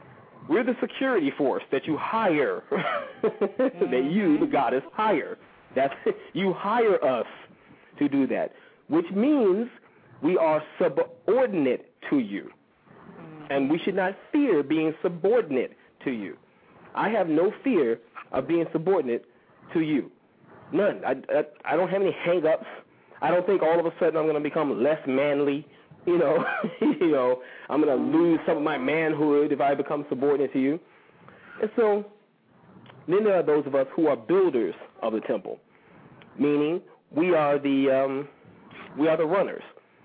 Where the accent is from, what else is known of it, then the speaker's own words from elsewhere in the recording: Chicago, Illinois, United States; I'm from Chicago. I'm from the South Side. Live part of my life on the West Side.